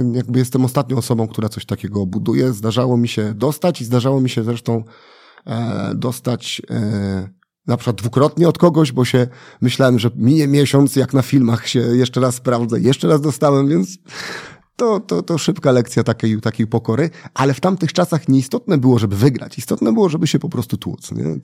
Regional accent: Warsaw, Masovian Voivodeship, Poland; Bo ja się wychowałem na Grochowie

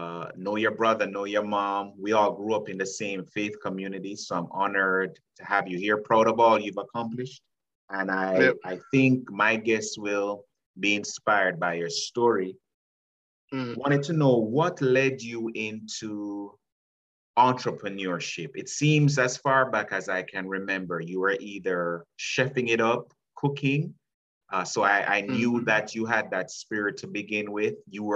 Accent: New York, United States; And you and I grew up in New York

